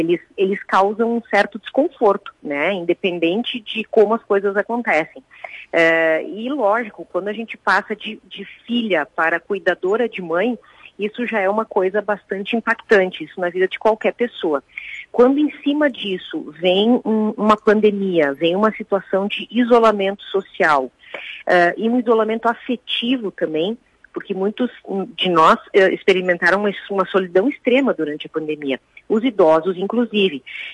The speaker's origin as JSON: {"language": "Portuguese", "town": "Caxias", "country": "Brazil", "tie": "born there", "said": "eu vou fazer com muito orgulho uma tarde de autógrafos em Caxias, que é a minha cidade natal"}